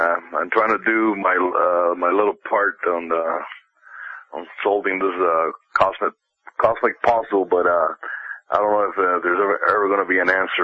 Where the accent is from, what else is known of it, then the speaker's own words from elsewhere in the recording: Cuba; now in United States; ever since I was a kid, I grew up in Cuba. I immigrated to the United States in '67